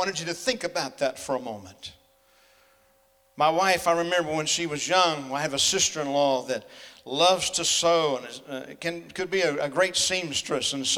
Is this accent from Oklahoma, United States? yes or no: yes; Oklahoma, United States; because I'm from Oklahoma, and Oklahoma and Oklahoma State were both in it